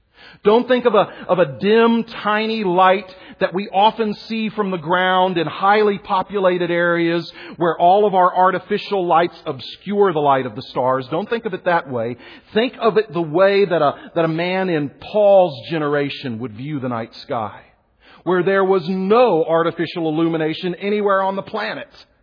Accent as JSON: {"language": "English", "town": "Houston", "region": "Texas", "country": "United States", "tie": "born or raised there", "said": "I grew up in Houston, Texas."}